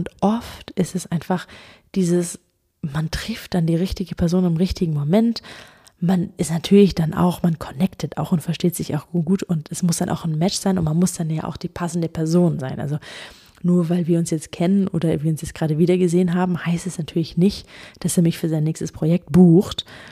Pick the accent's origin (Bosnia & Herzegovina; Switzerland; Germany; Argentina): Germany; ich bin Deutsche